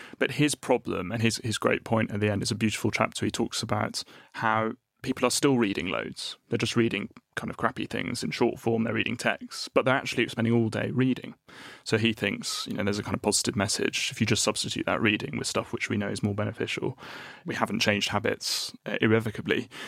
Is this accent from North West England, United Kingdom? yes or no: no; Scotland, United Kingdom; I'm from Scotland